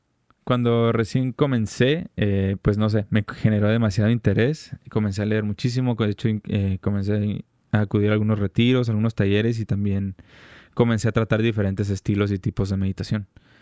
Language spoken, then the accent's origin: Spanish; Tijuana, Baja California, Mexico; tengo 30 años, soy licenciado en negocios internacionales. Soy de aquí de Tijuana